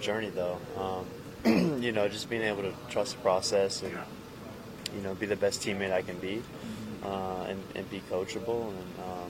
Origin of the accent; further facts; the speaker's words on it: Atlanta, Georgia, United States; now in Detroit, United States; I'm from outside of Atlanta, Georgia.